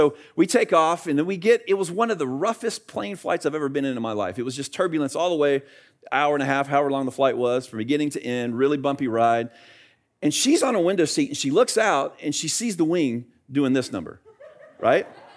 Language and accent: English; Leesburg, United States; I grew up in Leesburg, just up the road, and literally right behind our house was some woods that were right about 100 acres. I grew up right next to the 100-acre woods, all right?